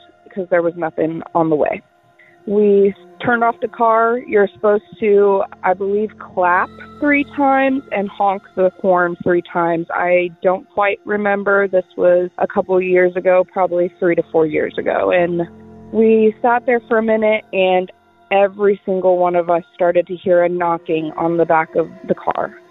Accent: Indiana, United States; I'm from Indiana.

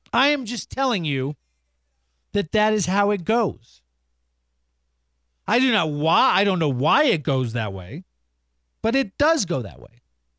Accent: Colorado, United States; I am from Colorado.

